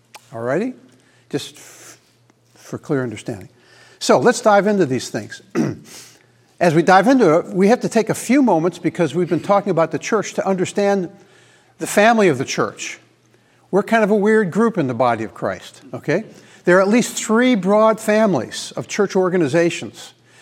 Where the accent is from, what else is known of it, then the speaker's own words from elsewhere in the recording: Washington, District of Columbia, United States; As a matter of fact, the church I grew up in Washington, D.C., my home church